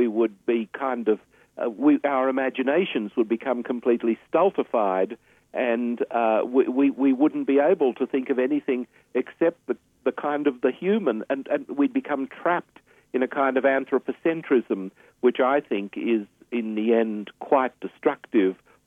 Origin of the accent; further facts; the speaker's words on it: Australia; as an Australian, you appreciate water because we are so short of water on such a dry continent.